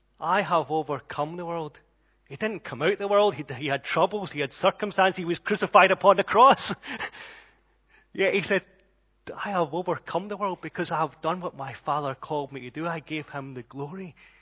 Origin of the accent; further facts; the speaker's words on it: Glasgow, Scotland, United Kingdom; accent: Glaswegian; I'm starting to get a bit deeper in my true Glaswegian accent. You'll see, I've made it higher over the years so the Sassenachs can understand me.